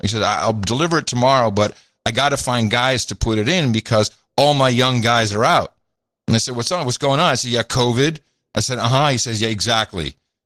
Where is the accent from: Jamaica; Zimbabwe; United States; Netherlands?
Netherlands; when I was growing up in the Netherlands